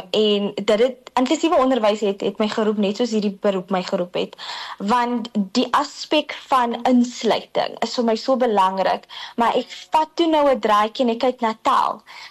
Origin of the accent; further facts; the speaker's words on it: Upington, Northern Cape, South Africa; So ek het in Upington grootgeword in die Noord-Kaap.